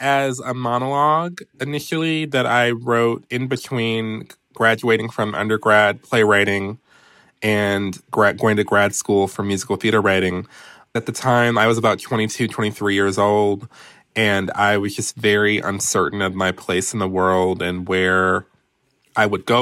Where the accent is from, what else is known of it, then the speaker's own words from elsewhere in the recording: Detroit, Michigan, United States; I grew up in Detroit, Michigan, Motown.